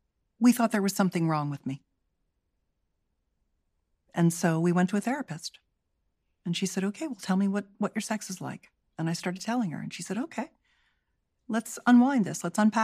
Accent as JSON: {"language": "English", "region": "California", "country": "United States", "tie": "born or raised there", "said": "I grew up in Silicon Valley, my career in my 20s and 30s was Silicon Valley"}